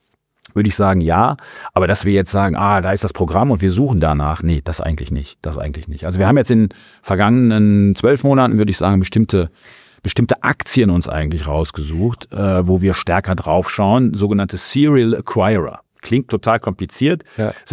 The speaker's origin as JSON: {"language": "German", "region": "North Rhine-Westphalia", "country": "Germany", "said": "Ich komme aus dem Sauerland"}